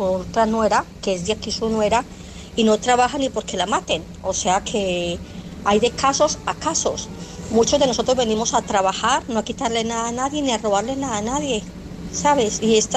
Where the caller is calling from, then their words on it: Barcelona, Catalonia, Spain; de Barcelona.